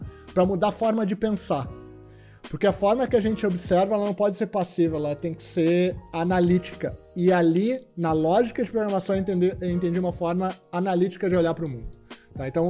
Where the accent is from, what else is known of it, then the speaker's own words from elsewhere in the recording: Porto Alegre, Rio Grande do Sul, Brazil; Sou gaúcho, nascido em Porto Alegre.